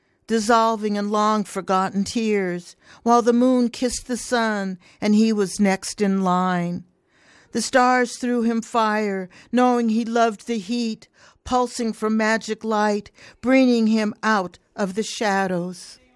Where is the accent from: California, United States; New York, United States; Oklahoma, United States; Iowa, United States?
California, United States; I'm from California, okay?